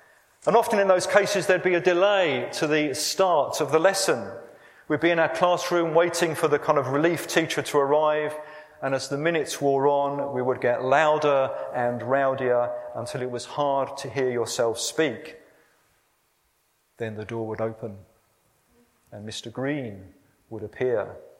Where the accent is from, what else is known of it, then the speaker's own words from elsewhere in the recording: Luton, East of England, United Kingdom; a local school in my hometown of Luton.